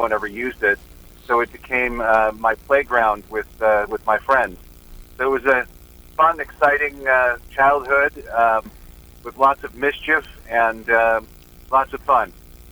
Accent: Hollywood, California, United States; Well, I did. I grew up basically in Hollywood.

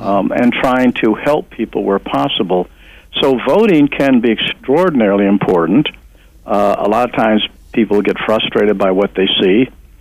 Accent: Illinois, United States; I was born in Illinois, but mostly raised in the suburbs. So I didn't really know Chicago well

